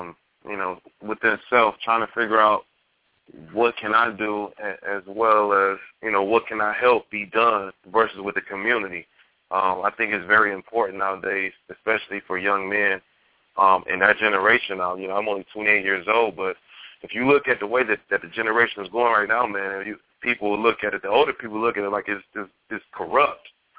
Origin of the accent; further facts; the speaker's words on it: Detroit, Michigan, United States; Growing up in Detroit, you know, it has a reputation for music, and it has that positive reputation of being a motor city, but actually being in a city, it comes off a difference when you're growing up.